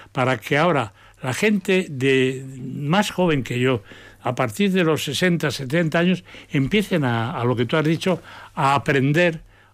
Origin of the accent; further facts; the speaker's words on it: Basque Country, Spain; Que no tenemos que pensar que somos más, como vasco, los más listos del mundo.